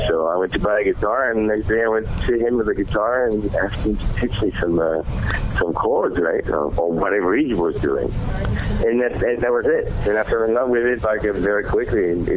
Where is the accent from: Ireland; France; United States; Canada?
France; Well, I grew up in France, and we were listening to a lot of radio.